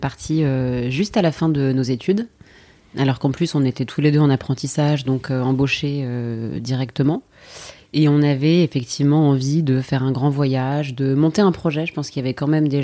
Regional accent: France; born or raised there

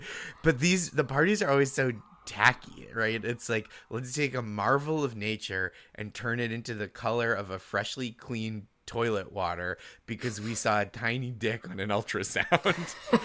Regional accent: Boston, Massachusetts, United States; I'm from Boston. These are things that happen.

